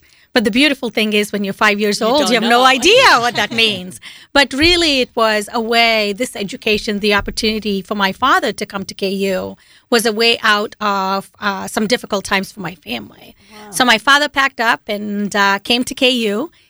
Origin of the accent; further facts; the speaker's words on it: South India, India; now in United States; I was probably 5 years old, growing up in South India on the East Coast.